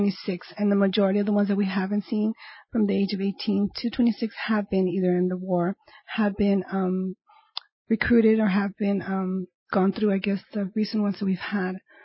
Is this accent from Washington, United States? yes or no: no; California, United States; I'm here from the Valley. I'm a native of the Valley, so I'm going to stay in the Valley.